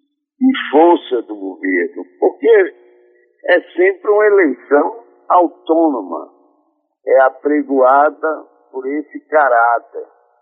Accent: Rio Grande do Norte, Brazil; que é ouvinte aqui da minha terra natal, o Rio Grande do Norte

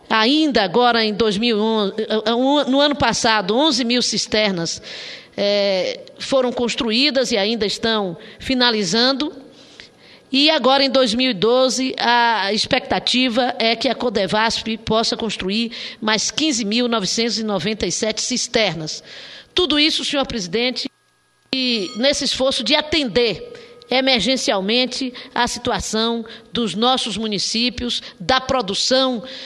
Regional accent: Northeast Region, Brazil; E é justamente porque somos do Nordeste, nós temos uma obrigação maior ainda de zelar pelos nossos mananciais

